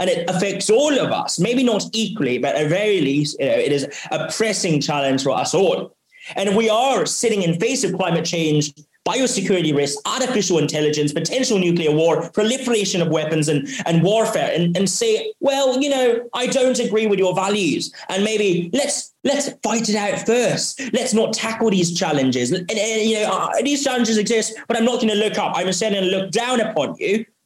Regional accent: Hong Kong; also born or lived in Oxford; I was born and raised here in Hong Kong. I've spent nearly 8 years by now in Oxford doing my D4.

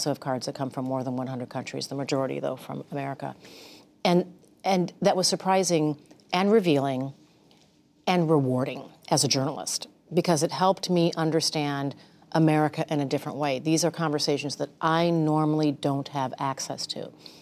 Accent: Minnesota, United States; Because I'm a brown girl that grew up in a Midwestern state. I'm from Minnesota.

